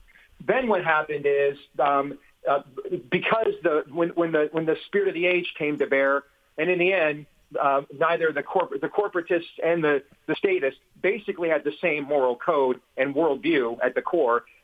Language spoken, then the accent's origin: English; Iowa, United States; I could see a Democratic governor winning my home state of Iowa next year